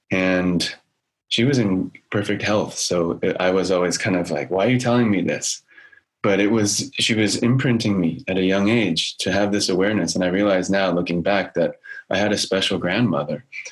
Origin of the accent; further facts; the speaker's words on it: Oakland, California, United States; born there; So I feel very fortunate that I'm speaking to you today from where I was born in Oakland.